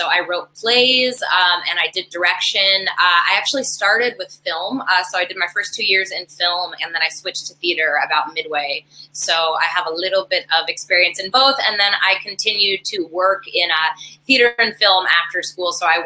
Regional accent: New York City, New York, United States; But I am originally from New York. I'm from New York City, and I got involved in the space.

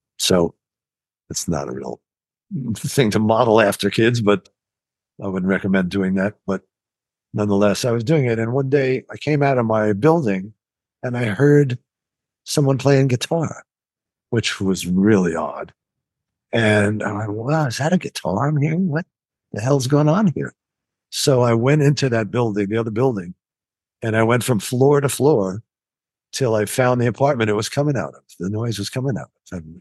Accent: Jackson Heights, New York, United States; also born or lived in Forest Hills, United States; I grew up in Jackson Heights, New York.

